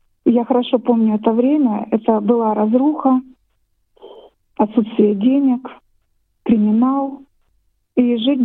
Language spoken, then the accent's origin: Russian; Russia; moved away as an adult; now in Australia; потому что я человек российский, родилась в России, выросла там. Когда я приехала в Австралию